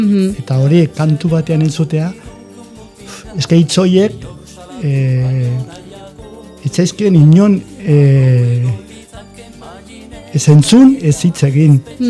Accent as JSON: {"language": "Basque", "town": "Beramendi", "region": "Navarre", "country": "Spain", "tie": "born or raised there", "also_born_or_lived": "Arraratz", "said": "Guk Arraratzen jaio ginen, etxea ez etzen gurea. Eta gure aitonak erosezun itxea Beramendin. Eta orduan joan ginen Beramendira itxe hortera bizitzera."}